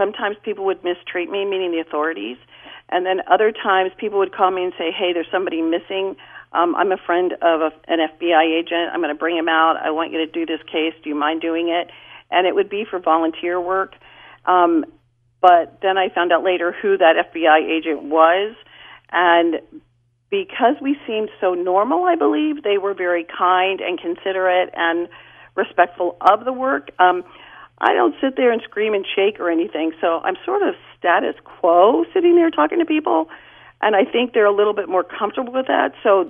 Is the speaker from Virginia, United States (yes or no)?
yes; Virginia, United States; And I said, no, I'm from the Northern Virginia, D.C. area.